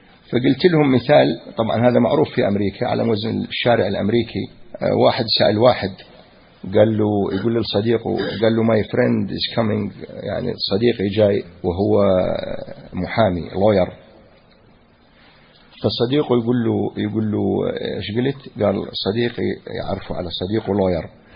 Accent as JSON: {"language": "Arabic", "country": "Iraq", "said": "الكذب بالمحكمة حلال عندنا بالعراق مفهوم"}